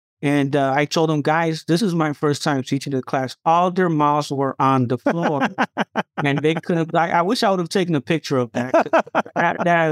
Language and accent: English; Romania; now in United States; I came from Romania with my father and brother and worked in property management while I was going to school at Northeastern Illinois University. Now, coming from Romania as an immigrant, we realized that we had to work with our community.